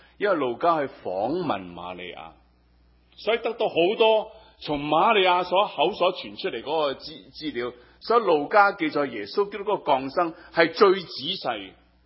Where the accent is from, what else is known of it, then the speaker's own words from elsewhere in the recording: Hong Kong; 我嚟自香港，我系个香港人，我关心香港所发生每件嘅事情。